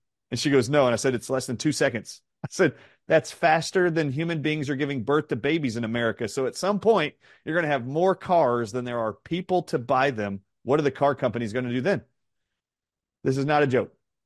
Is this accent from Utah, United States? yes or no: yes; Gunnison, Utah, United States; born there; also born or lived in New Orleans; I was born in Utah, but my parents were visiting my grandparents. I was only there like 2 weeks when I was born. My family at the time was living in New Orleans.